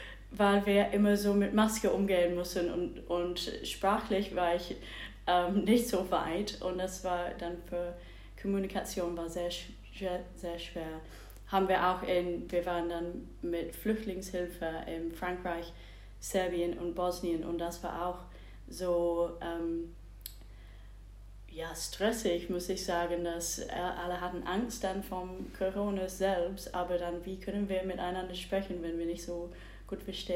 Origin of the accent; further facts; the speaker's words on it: England, United Kingdom; now in Steinfurt, Germany; ich komme aus England, komischerweise, und wohne seit 4 Jahren in Steinfurt, glaube ich.